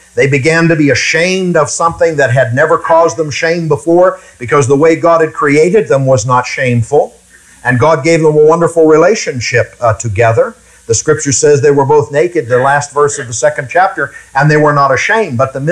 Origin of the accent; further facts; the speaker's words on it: Pennsylvania, United States; I came down here from Pennsylvania, and we don't have chiggers up there.